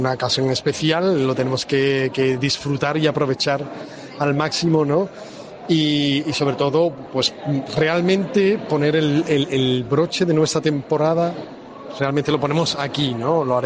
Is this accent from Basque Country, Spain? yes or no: no; Valverde del Camino, Andalusia, Spain; venía desde mi pueblo, de Huelva, de Valverde del Camino